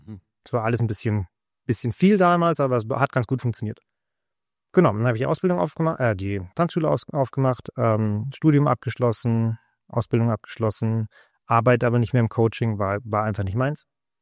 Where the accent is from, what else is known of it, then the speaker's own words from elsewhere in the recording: Sauerlach, Bavaria, Germany; ich war bis zur 6. Klasse, war ich auf der einen Schule in Sauerlach bei uns, wo ich aufgewachsen bin.